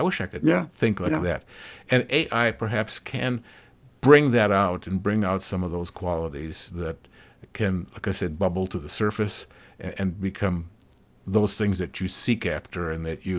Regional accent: Minneapolis, Minnesota, United States; I go back and listen to my hometown radio station in Minneapolis, WCCO, just to kind of feel the feel that I had back then.

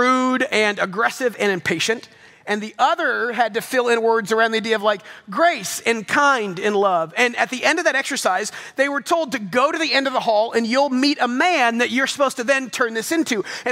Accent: Double Oak, Texas, United States; I grew up in Double Oak and I never thought I'd be back.

